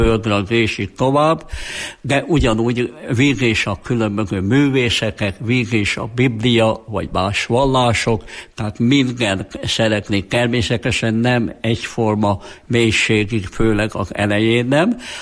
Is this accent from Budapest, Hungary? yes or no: no; Tolcsva, Borsod-Abaúj-Zemplén, Hungary; born there; én tolcsvai születésű vagyok, akkor én édesapám volt itt több mint 40 évig görögkatolikus pap